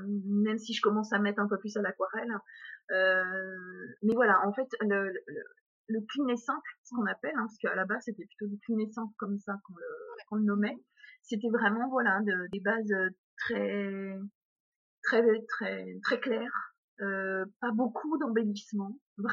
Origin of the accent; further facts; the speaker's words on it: Pays de la Loire, France; Je suis du Maine-et-Loire, mais je souhaite surtout voyager.